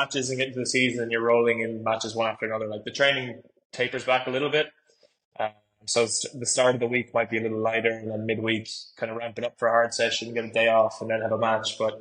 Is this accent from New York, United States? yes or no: yes; New York, United States; I grew up in New York, so I wasn't really like too familiar with rugby